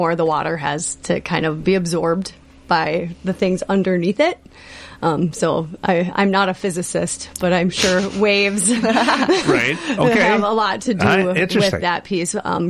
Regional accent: Owatonna, Minnesota, United States; I would say I grew up in Owatonna and did my high school swimming there.

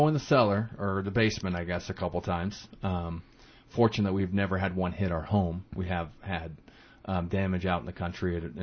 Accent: Medford, Oklahoma, United States; So, and I grew up in Medford, Oklahoma, which just is on the other side of the border.

